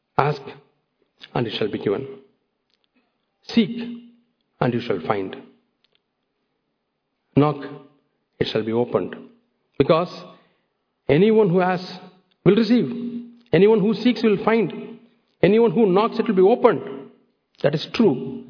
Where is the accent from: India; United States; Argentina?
India; Coonoor, Tamil Nadu; born there; I was born in Kunur near Ooty